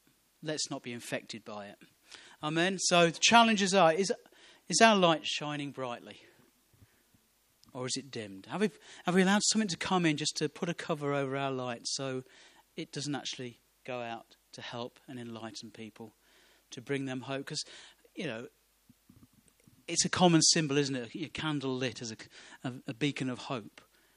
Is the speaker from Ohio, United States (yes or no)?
yes; Ohio, United States; I mean, I grew up in Ohio. We didn't have a telephone until I left home and went to university.